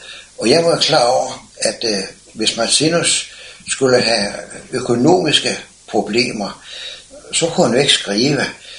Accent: Slagelse, Zealand, Denmark; also born or lived in Copenhagen; jeg tog lynsort fra min barndomsby Slagelse til København

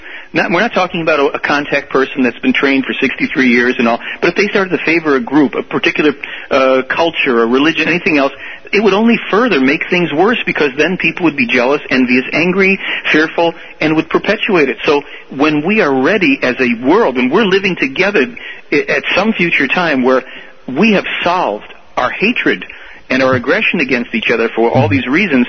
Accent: Chicago, Illinois, United States; born there; No. I'm born here. I was born in Chicago. That's not too far.

